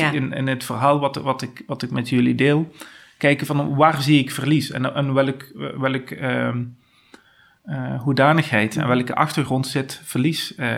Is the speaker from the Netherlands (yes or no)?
yes; North Brabant, Netherlands; Ik kom uit Zuidoost-Brabant.